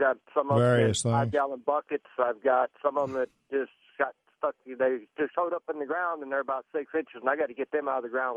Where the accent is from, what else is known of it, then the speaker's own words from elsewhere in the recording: Texas, United States; moved away; I'm from Texas, originally South Texas, and I'm well familiar with mesquite trees